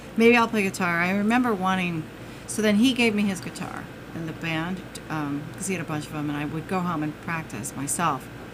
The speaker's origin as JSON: {"language": "English", "town": "Syracuse", "region": "New York", "country": "United States", "moved": "as an adult", "lives_now": "Boston, United States", "said": "I'm from upstate New York. Upstate. Syracuse."}